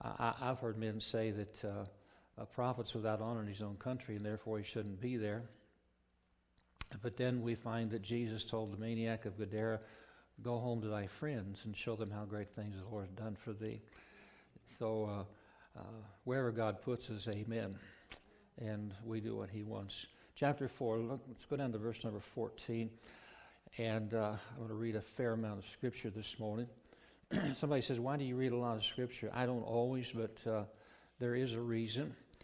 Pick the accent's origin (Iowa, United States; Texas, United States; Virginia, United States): Iowa, United States; Council Bluffs; As most of you know, Council Bluffs is my hometown.